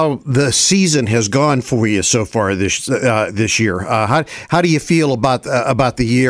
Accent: Ohio, United States; born there; I was born just outside Dayton, Ohio.

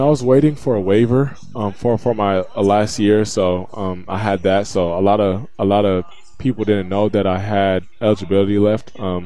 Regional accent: Fontana, California, United States; So I'm a kid from Fontana, California. Decided to go to a high school about 30 minutes from my hometown in Laverne, California.

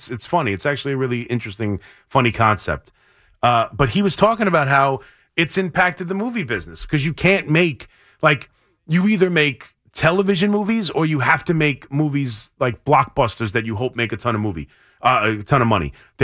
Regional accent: Long Island, New York, United States; I didn't grow up in. I grew up on Long Island, so I don't.

